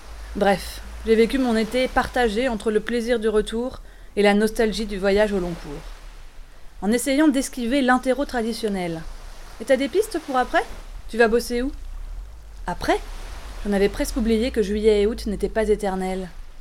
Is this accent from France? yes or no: yes; Pays de la Loire, France; Lorsque je me suis baignée pour la première fois de l'été sur la plage de mon enfance, en Vendée